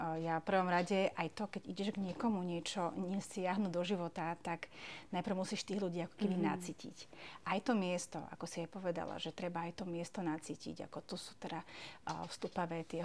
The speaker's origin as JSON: {"language": "Slovak", "town": "Žilina", "region": "Žilina Region", "country": "Slovakia", "said": "Ja som pôvodne zo Žiliny a ja som hľadala miesto na život, kde trošku sú nejaké kopce, trošku vrchy, tým, že Žiline máme, sme v tak doline"}